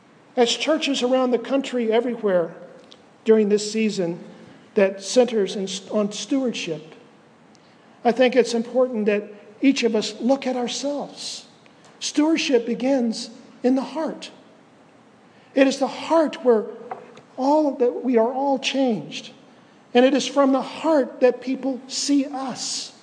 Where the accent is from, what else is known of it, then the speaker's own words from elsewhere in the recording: Winter Haven, Florida, United States; When I grew up in Winter Haven, over in Central Florida